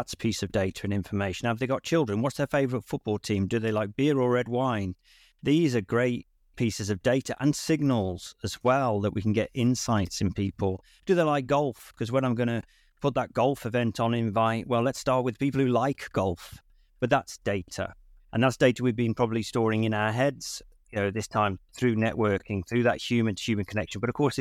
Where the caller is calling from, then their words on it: Stafford, West Midlands, United Kingdom; Dining from Stafford, just north of Birmingham in Staffordshire.